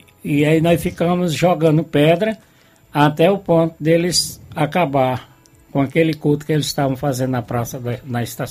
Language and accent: Portuguese; Nova Russas, Ceará, Brazil; Eu nasci e me criei aqui em Nova Rússia, sou filho legítimo da cidade de Nova Rússia.